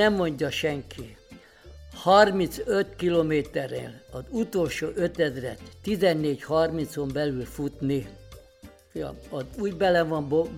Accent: Bak, Zala, Hungary; born there; Bakon születtem 1937-ben

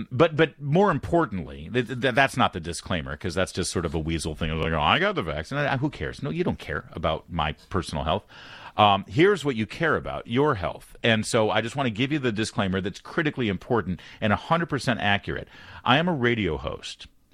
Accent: Newport Beach, California, United States; because I grew up in Newport. That's where I went to high school at Corona Del Mar.

